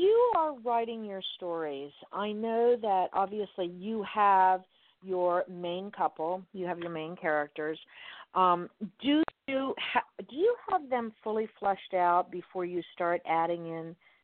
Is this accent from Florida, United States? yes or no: yes; Miami, Florida, United States; I grew up in Miami. Now I'm over here on the west coast of Florida.